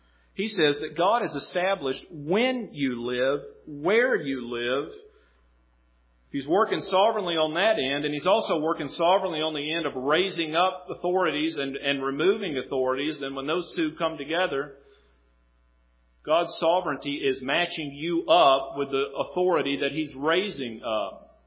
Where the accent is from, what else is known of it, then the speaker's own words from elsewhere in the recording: North Carolina, United States; born there; also born or lived in Tennessee; now in Ripley, United States; It's not up to chance that I was born in North Carolina, lived in Tennessee, made it to Ripley.